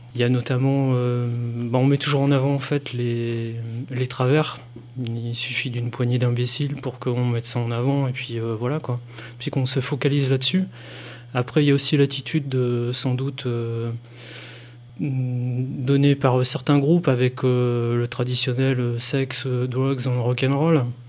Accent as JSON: {"language": "French", "town": "Lens", "region": "Hauts-de-France", "country": "France", "said": "j'ai 47 ans, je suis originaire de Lens"}